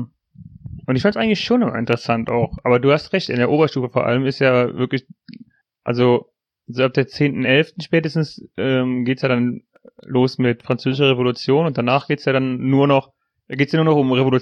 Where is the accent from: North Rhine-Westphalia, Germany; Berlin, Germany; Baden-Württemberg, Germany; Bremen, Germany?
North Rhine-Westphalia, Germany; wir kommen aus der Nähe von Aachen